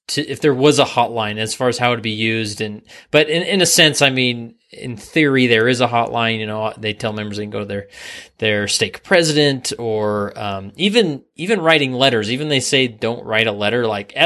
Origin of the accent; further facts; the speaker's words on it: West Valley City, Utah, United States; All right. West Valley City.